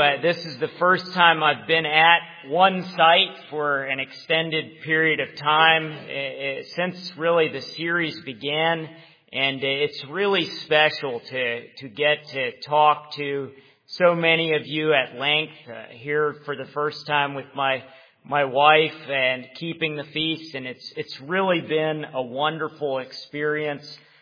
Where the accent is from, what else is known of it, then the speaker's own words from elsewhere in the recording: Richmond, Virginia, United States; I come from Richmond, Virginia, the former capital of the Confederacy.